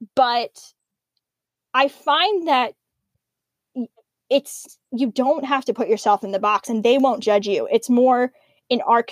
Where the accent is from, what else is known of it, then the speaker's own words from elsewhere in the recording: Five Towns, New York, United States; And I grew up in the Five Towns. And the Five Towns is literally a box in its own.